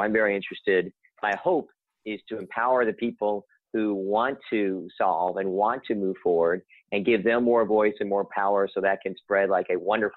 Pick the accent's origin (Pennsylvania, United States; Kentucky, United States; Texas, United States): Kentucky, United States; now in San Francisco, United States; I'm from Kentucky originally, if that gives me credibility for people on the right.